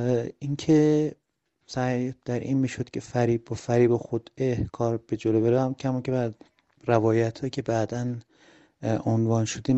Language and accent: Persian; Tehran, Tehran Province, Iran; من از تهران هستم.